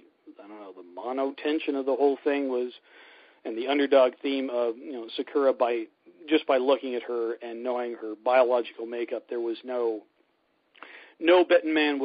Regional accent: Canada; Because, remember, I'm Canadian.

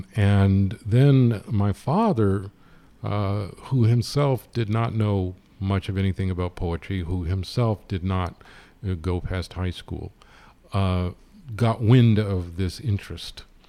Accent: Brooklyn, New York, United States; born there; You know, I was born in 1957 in Brooklyn.

